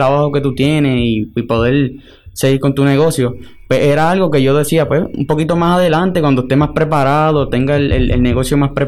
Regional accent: Morovis, Puerto Rico; Tengo 23 años, soy del pueblo de Morovis.

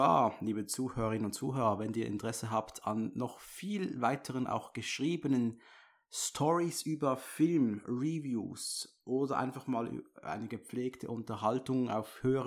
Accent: Switzerland; Und ich bin Schweizer, die Disc wäre bei mir nicht angekommen.

